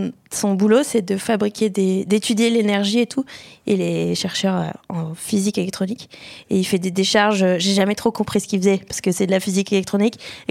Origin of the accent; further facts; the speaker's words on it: Pau, Nouvelle-Aquitaine, France; Nous, on a grandi à Pau. Enfin, j'ai grandi à Pau. Ils sont installés à Pau, mes parents, pour nous avoir, ma sœur et moi.